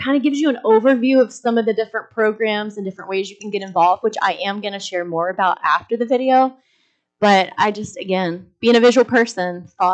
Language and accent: English; Georgia, United States; And in fact, you may pick up on my accent. I'm from Georgia. Anybody pick up on my accent just a little? What? I heard a yell over there really fast. Yeah, so most people usually think Texas, but it's actually Georgia.